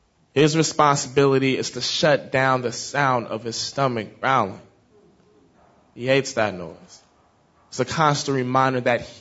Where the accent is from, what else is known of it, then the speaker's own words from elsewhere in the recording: Oakland, California, United States; I'm 22. I'm from East Oakland.